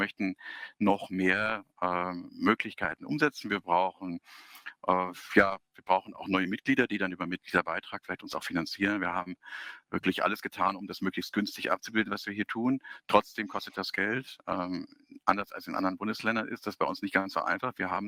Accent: Hamburg, Germany; Ich bin auch Hamburger und freue mich, dass ich das in München machen darf.

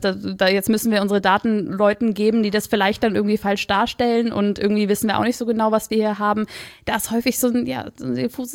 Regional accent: Moers, North Rhine-Westphalia, Germany; ich komme aus dem Rheinland, es gibt dann eine Stadt, die heißt Moers, das ist so ein kleiner Ort in der Nähe von Düsseldorf, so Düsseldorf, Duisburg, so die Ecke.

